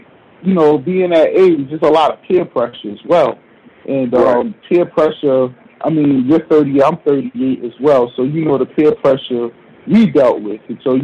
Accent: New Jersey, United States; it's nothing like where I grew up in Jersey, which was way worse, I think. But you know, at least we had houses

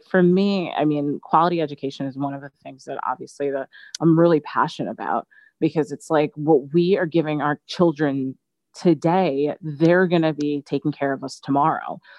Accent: Long Island, New York, United States; also born or lived in Fort Lauderdale, Florida; now in Queens, United States; I was born in Fort Lauderdale, Florida, but I was raised on Long Island from the age of 5. And I just moved to Queens about 3 years ago because I work in Manhattan at the Metropolitan Museum of Art.

